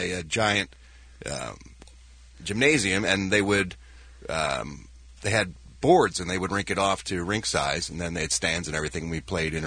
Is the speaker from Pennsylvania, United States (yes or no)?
yes; Philadelphia, Pennsylvania, United States; I've never been prouder of my hometown of Philadelphia, Pennsylvania.